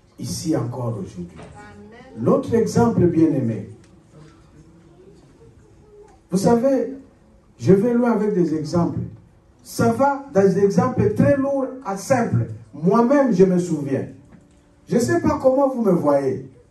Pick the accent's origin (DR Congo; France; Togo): DR Congo; Kikwit, Kwilu; On utilise le Lingala ou surtout le Kikongo. Dans notre langue de chez nous à Kikuit, on utilise ça comme codé